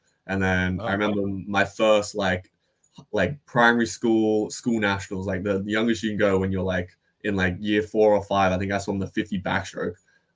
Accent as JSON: {"language": "English", "town": "Newcastle", "region": "New South Wales", "country": "Australia", "tie": "born or raised there", "said": "Newcastle, actually."}